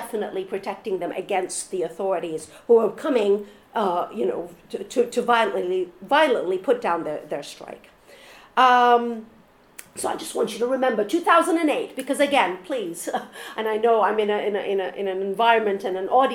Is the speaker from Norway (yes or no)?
no; Egypt; now in United States; I'm originally from Egypt, so I'm putting my cards on the table here.